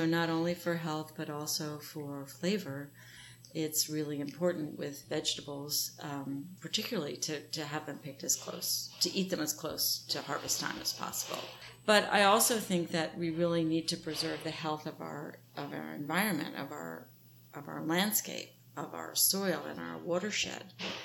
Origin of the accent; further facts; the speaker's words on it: New Jersey, United States; also born or lived in Massachusetts; growing up in New Jersey and southeastern Massachusetts, I knew that August was tomato month.